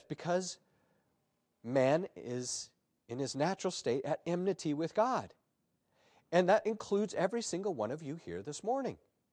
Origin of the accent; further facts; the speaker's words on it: Colorado, United States; growing up in Colorado, it was wonderful to go visit some of the mines in the abandoned mines in places in the mountains